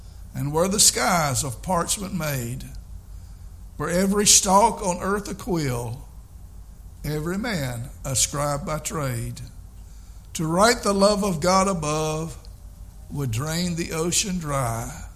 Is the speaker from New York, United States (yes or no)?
no; Albemarle, North Carolina, United States; We grew up over on the Mill Hill in Albemarle, which is the wrong side of the tracks.